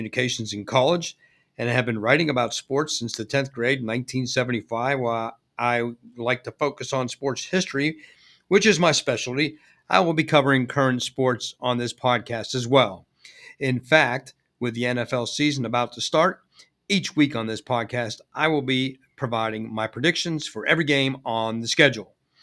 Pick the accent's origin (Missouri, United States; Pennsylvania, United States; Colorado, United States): Pennsylvania, United States; Pittsburgh; For a little background, I was born and raised in Pittsburgh